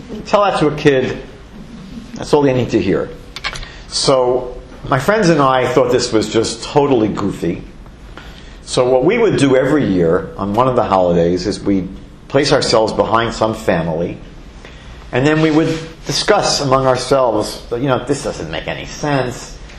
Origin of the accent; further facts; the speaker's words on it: New York, United States; I'm from New York. We have quite a few that are 20 times bigger.